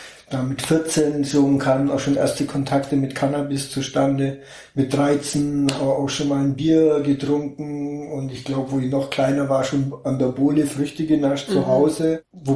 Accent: Augsburg, Bavaria, Germany; born there; Ich bin in Augsburg geboren, 1972.

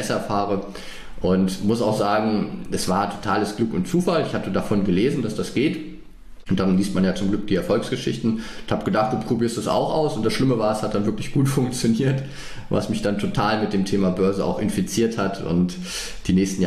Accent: Frankfurt, Germany; für mich jetzt als Frankfurter momentan die Wahlheimat eher wieder an die Ostsee geht

